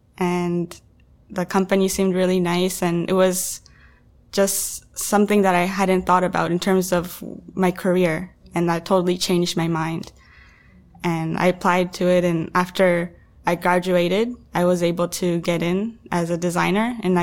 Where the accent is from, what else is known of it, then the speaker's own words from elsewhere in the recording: Toronto, Ontario, Canada; So I grew up in Toronto and there's always construction going on.